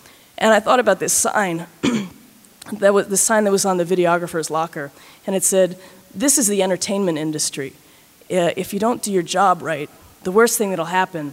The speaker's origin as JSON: {"language": "English", "town": "Baltimore", "region": "Maryland", "country": "United States", "said": "And I'm from Baltimore, so when I say somewhere is a bad neighborhood, I know what I'm talking about."}